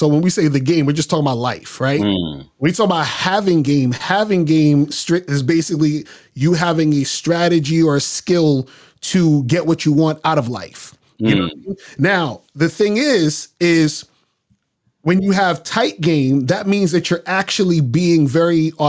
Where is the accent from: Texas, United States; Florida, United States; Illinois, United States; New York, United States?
New York, United States; Brooklyn; I'm from Brooklyn. Born in Brooklyn. Yeah. So I've been, you know, Brooklyn. I'm in Bed-Stuy.